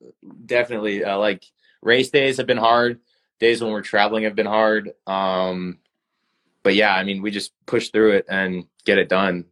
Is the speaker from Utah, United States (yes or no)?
no; Colorado, United States; I'm just like, I'm some nobody from Colorado, you know, just getting into the sport.